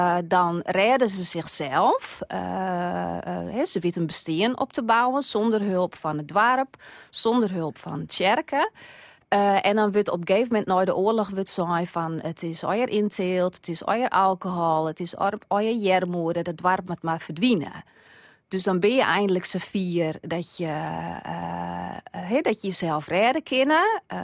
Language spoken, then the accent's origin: Dutch; Haarlem, North Holland, Netherlands; ik kom dus zelf uit Haarlem.